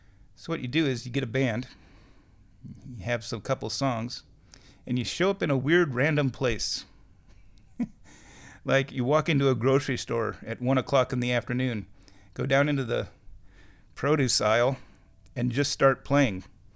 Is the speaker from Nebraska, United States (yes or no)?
yes; Nebraska, United States; Come on, I'm from Nebraska.